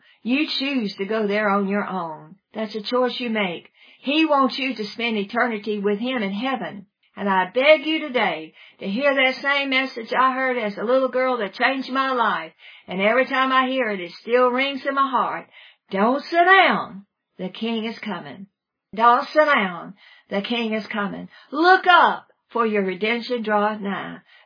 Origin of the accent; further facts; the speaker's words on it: Martinsville, Virginia, United States; I was raised in North Martinsville Pentecostal Holiness Church in Martinsville, Virginia. And as a little girl, I went to a revival meeting one night.